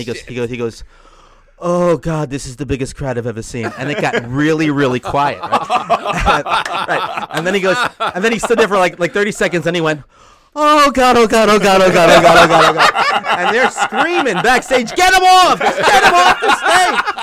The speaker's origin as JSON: {"language": "English", "region": "New York", "country": "United States", "said": "They didn't know how I would go over because I'm this guy from New York. And again, I didn't announce I was a Jew"}